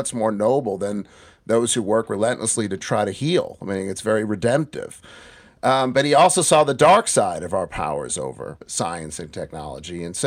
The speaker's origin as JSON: {"language": "English", "region": "Massachusetts", "country": "United States", "tie": "born or raised there", "said": "I had a pretty typical suburban Jewish upbringing. I grew up near Boston"}